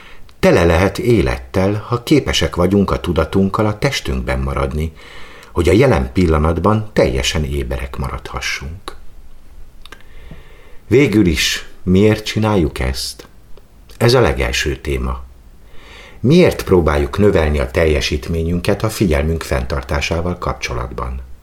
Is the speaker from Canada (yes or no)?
yes; Canada; Már rengeteg ilyen patakon átkelt korábban, ahogyan én is, mivel kanadai vagyok.